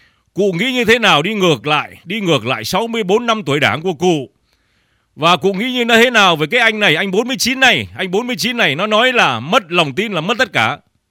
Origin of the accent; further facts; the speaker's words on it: Northern Vietnam, Vietnam; born there; tôi là người đẻ tại Bắc Kỳ, sinh ra tại Bắc Kỳ, thưa cụ